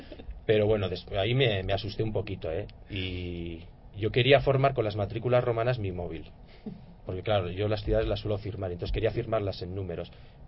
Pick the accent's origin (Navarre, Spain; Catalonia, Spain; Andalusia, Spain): Navarre, Spain; Pamplona; París, claro, es una ciudad, yo que soy de Pamplona, que no es tan difícil de ir